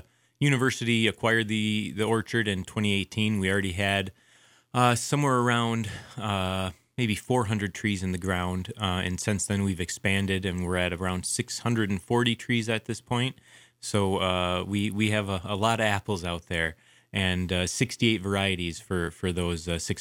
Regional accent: Wisconsin, United States; now in Sandpoint, United States; So I'm originally from Wisconsin, as I'm sure some of you listeners can tell from my voice.

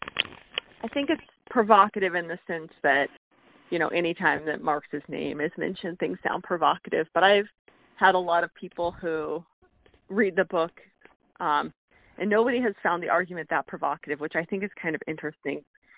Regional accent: Dover, Idaho, United States; I feel bad saying I grew up there, but I moved there when I was a freshman in high school. So I went lived there all through high school

